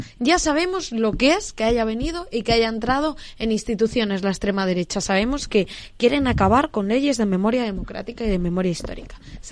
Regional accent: Castile and León, Spain; yo aquí barro para mi tierra, para Castilla y León

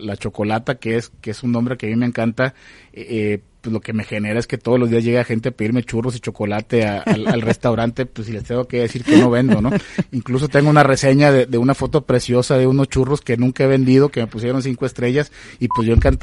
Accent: Mazatlán, Sinaloa, Mexico; Yo soy de Mazatlán, de un puerto donde se come muy rico, donde la gente es muy alegre, donde la gente va literal a pasar un muy buen rato.

